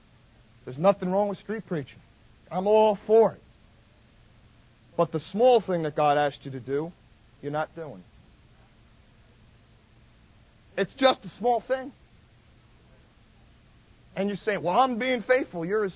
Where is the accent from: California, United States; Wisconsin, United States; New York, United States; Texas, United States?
New York, United States; And I'm a New Yorker, and I'm loud